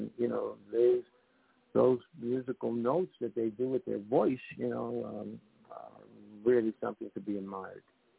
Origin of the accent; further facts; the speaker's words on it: Bronx, New York, United States; when I was growing up in the Bronx in the 50s